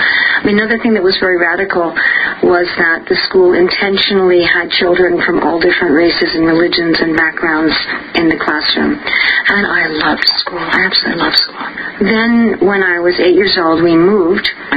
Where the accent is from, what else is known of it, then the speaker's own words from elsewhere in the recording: New York City, New York, United States; when I was growing up in New York City, I was in what was called an experimental school.